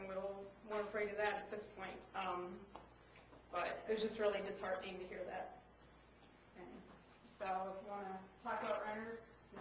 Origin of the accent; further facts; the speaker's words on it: Sylvania, United States; I grew up in Sylvania, and I grew up in rentals.